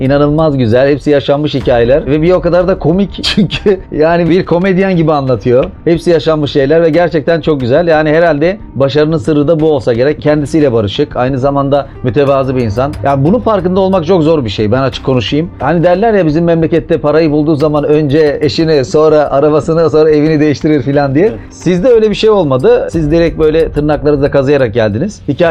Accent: Digor, Kars, Turkey; ben de Digor'luyum

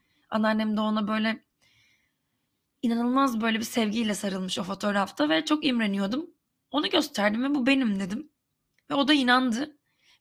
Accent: Karabük, Turkey; Çünkü ben küçükken Karabük'te büyüdüm.

